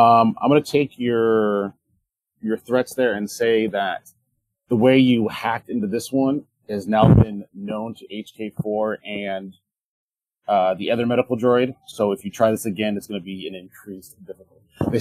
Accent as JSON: {"language": "English", "country": "United States", "said": "I'm an American"}